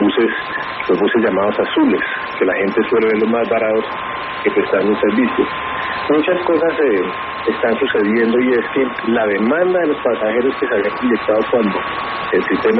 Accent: Bogotá, Colombia; hoy somos los bogotanos que estamos pagando las consecuencias.

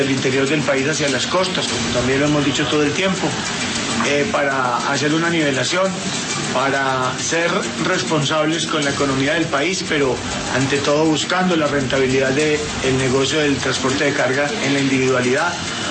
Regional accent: Colombia; somos los camioneros colombianos

